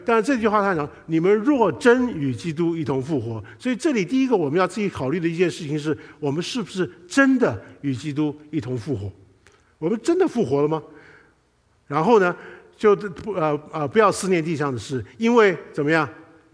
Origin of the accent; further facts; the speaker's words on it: Taiwan; 我是台湾长大的，那我是早期台湾长大的那批人